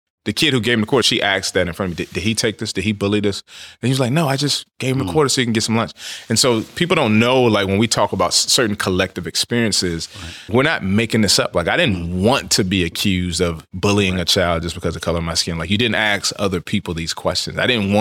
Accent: Washington, District of Columbia, United States; also born or lived in Kansas; Yeah, so pretty much born and raised. I was born in Walter Reed Hospital in D.C. My mom was from the area. My dad was from the area as well.

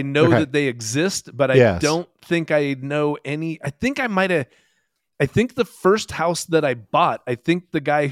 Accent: Seattle, Washington, United States; Berg moved to Seattle in 1989. That's my hometown.

